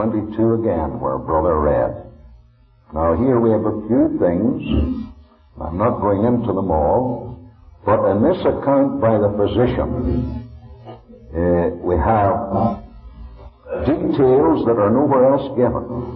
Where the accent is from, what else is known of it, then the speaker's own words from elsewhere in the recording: Ireland; I was from Ireland myself.